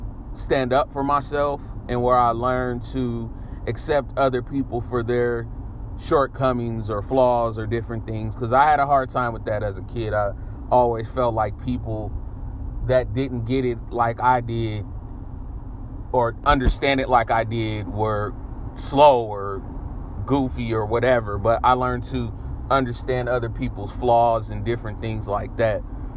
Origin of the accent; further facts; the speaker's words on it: San Francisco, California, United States; I grew up in San Francisco, California during the 80s and the 90s, which was crazy times, crack epidemic, huge, and that rolled right over into the 90s